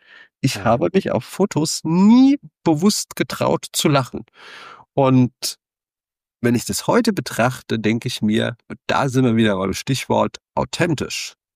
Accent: Rhineland-Palatinate, Germany; also ich komme aus der Rhein-Main-Region, wie man mir an der einen Stelle vielleicht durch das eine oder andere dialektische Wort auch mal erkennt. Ich bin in Mainz dann auf die weiterführende Schule gegangen

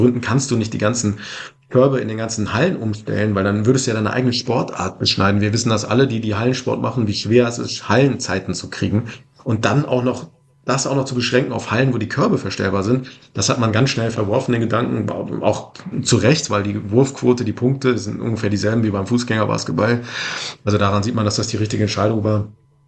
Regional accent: Hildesheim, Lower Saxony, Germany; Ich komme ja aus Hildesheim

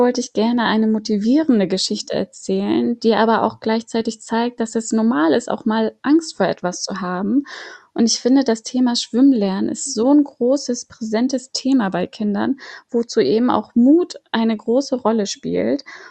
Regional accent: Flensburg, Schleswig-Holstein, Germany; now in Hamburg, Germany; hast du ja schon gesagt. Ich bin 29 Jahre alt. Ich lebe seit 10 Jahren in Hamburg. Geboren und aufgewachsen bin ich aber in Flensburg.

